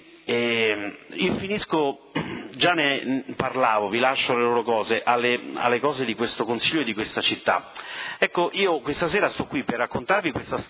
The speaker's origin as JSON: {"language": "Italian", "town": "Rome", "region": "Lazio", "country": "Italy", "said": "io sono cittadino di Roma e sono l'esempio di questa realtà, di una realtà locale, laziale, romana, vengo da Massimina"}